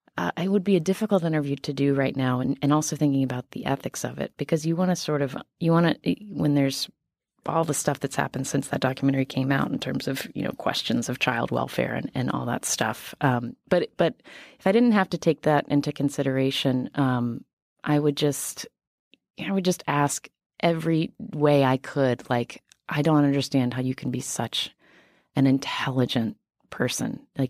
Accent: West Virginia, United States; On the other hand, I am from West Virginia, and I understand why West Virginians are voting the way they're voting right now.

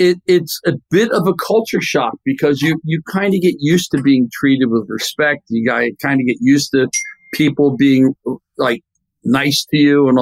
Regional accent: Philadelphia, Pennsylvania, United States; I grew up in Philadelphia with American Bandstand.

